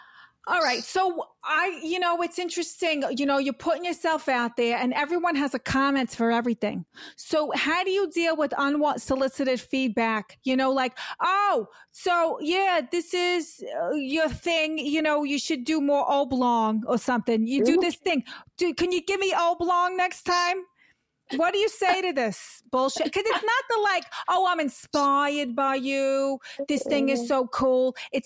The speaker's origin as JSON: {"language": "English", "town": "New York City", "region": "New York", "country": "United States", "said": "I'm like a Queens. I'm like, I'm from Queens. I know everything about New York."}